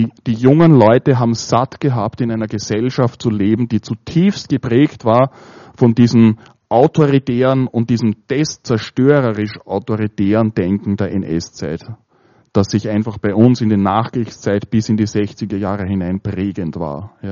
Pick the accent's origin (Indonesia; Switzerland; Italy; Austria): Austria; Als Österreicher könnte man sagen, dann sagen